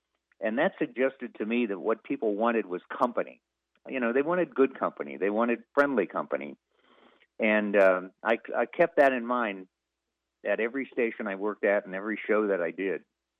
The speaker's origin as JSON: {"language": "English", "town": "Los Angeles", "region": "California", "country": "United States", "tie": "born or raised there", "lives_now": "Louisville, United States", "said": "Then I did a short stint in my hometown of Los Angeles, then Denver, Colorado, then Cincinnati, Houston, Kansas City, and a short stint in Northern Ohio."}